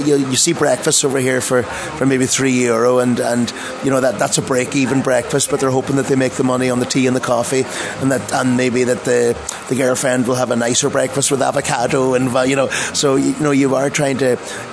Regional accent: Kilcar, Ulster, Ireland; growing up in Kilcar and that, and, you know, it's a great luxury

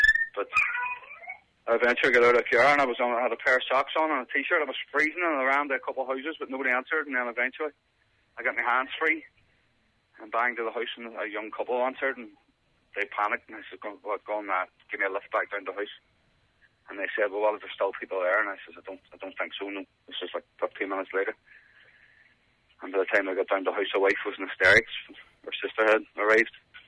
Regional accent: Derry, Northern Ireland, United Kingdom; now in Ireland; we live in the south on the border, and we're from Derry

